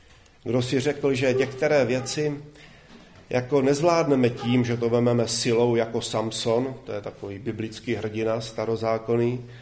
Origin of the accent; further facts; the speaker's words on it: Litomyšl, Pardubice Region, Czechia; já jsem rodák z Litomyšle